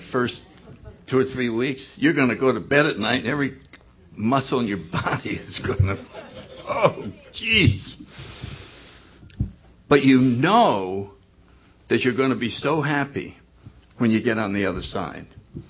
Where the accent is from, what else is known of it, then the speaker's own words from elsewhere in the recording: Connecticut, United States; I give you 49 states, God. I got Connecticut. I grew up in Connecticut.